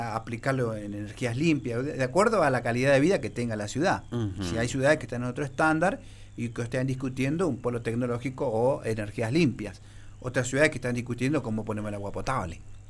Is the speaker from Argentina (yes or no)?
yes; Neuquén, Argentina; Yo creo que hay que pensar primero que somos neuquinos